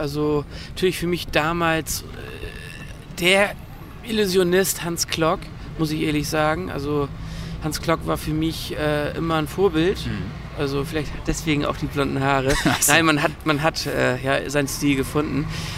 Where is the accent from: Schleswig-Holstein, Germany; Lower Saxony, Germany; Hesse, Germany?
Schleswig-Holstein, Germany; Kiel; Aber das war für mich auch ein Highlight als Kieler.